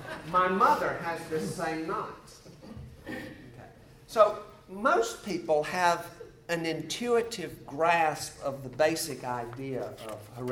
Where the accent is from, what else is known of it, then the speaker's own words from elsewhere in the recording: the South, United States; I grew up in the South.